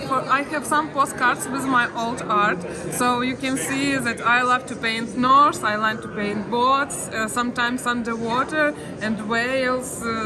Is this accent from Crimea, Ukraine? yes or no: no; Kyiv, Ukraine; English is a second language; moved away as an adult; now in Calgary, Canada; I am originally from Kyiv, but in May I was moved into Canada, to Calgary. Now I live in Calgary.